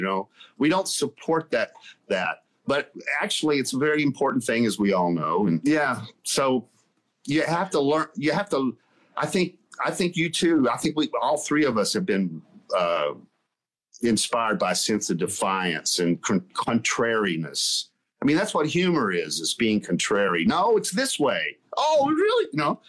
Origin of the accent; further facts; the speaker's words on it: the South, United States; I grew up in the South in the 60s and the 70s, and that was a really oppressive place for a creative artist